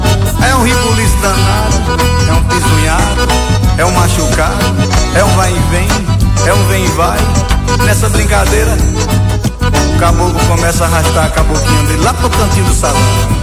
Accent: Juazeiro, Bahia, Brazil; also born or lived in Petrolina; meu pai me carregava pra ver o forró lá em Juazeiro e Petrolina, onde eu fui criado, no Vale do São Francisco.

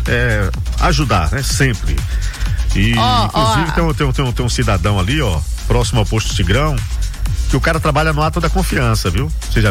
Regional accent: Northeast Region, Brazil; Olha, gente, eu sou nordestino, hein? Sou nordestino, então posso falar com propriedade.

